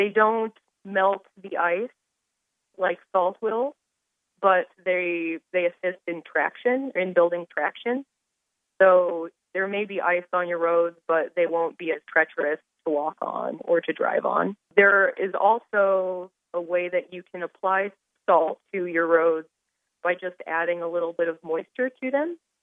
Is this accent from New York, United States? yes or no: no; Iowa, United States; born or raised there; now in Miami, United States